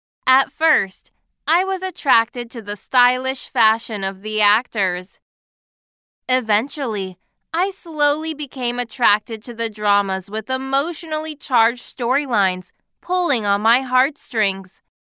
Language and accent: English; Philippines; I am from the Philippines, and I am a big fan of K-drama. My first encounter was about 4 years ago when I was 15.